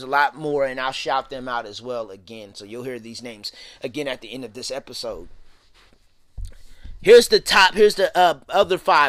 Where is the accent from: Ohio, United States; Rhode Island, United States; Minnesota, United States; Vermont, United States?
Ohio, United States; Columbus; Columbus, Ohio. Come on, Columbus. Y'all know this is my hometown.